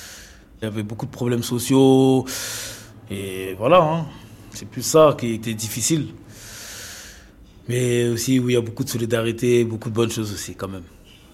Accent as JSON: {"language": "French", "town": "Clichy-sous-Bois", "region": "Île-de-France", "country": "France", "tie": "born or raised there", "said": "Je suis né à Clichy-sous-Bois, au Chêne Pointu. J'ai grandi entre Clichy-sous-Bois et Montfermeil, les Bosquets. Les Bosquets, déjà, c'est une cité qui est isolée du monde extérieur."}